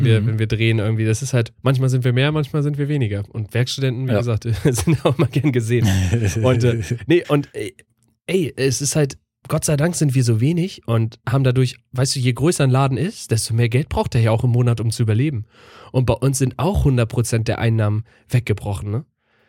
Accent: Northern Germany, Germany; Deshalb finde ich es eigentlich auch als Norddeutscher so angenehm.

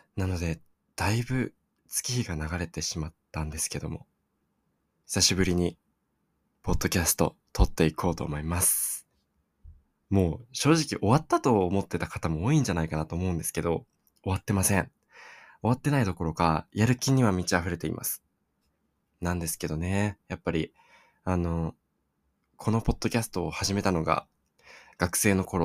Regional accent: Sapporo, Hokkaido, Japan; 地元の札幌に帰っておりました

